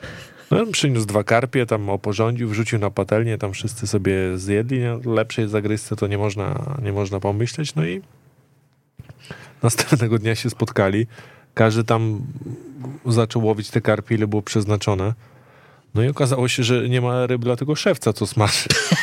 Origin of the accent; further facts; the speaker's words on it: Gliwice, Silesian Voivodeship, Poland; Ja z Gliwice